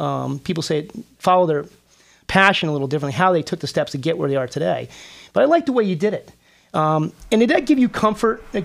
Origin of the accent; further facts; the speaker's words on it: California, United States; the reason I started this is when I growing up in Orange County myself, and being the son of an entrepreneur, which I'm very proud of, and apparently it's in my DNA.